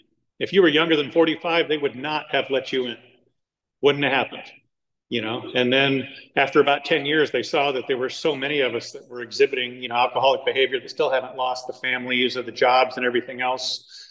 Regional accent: Yorba Linda, California, United States; And so growing up in Yorba Linda, you know, we had, it seemed like everybody on the street

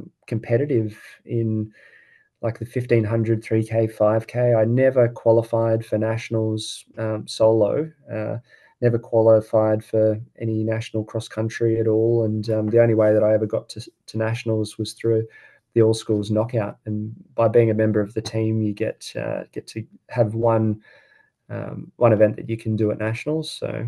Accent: Sydney, New South Wales, Australia; moved away as an adult; I first moved up from Sydney originally. I grew up in Sydney, went to Westfield Sports High School and did athletics there, and moved up to Queensland to study podiatry.

